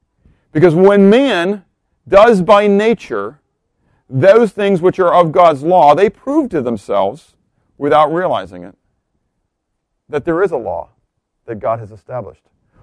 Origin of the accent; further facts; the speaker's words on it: Pittsburgh, Pennsylvania, United States; I mean, I remember growing up in Pittsburgh, having to watch the news to find out what the pollution count was